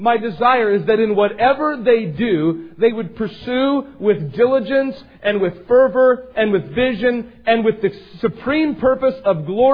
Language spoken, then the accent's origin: English; Astoria, Oregon, United States; And then at one time I grew up in Astoria, so I wanted to have a fleet of fishing vessels, crabbing vessels